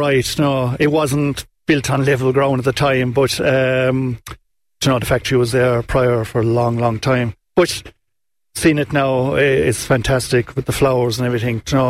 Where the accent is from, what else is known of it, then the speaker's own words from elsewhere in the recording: Listowel, Munster, Ireland; I'm from Listowel.